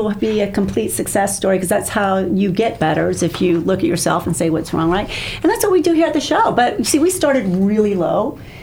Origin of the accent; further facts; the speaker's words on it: Tampa, Florida, United States; And the people that are here, we're natives from Tampa.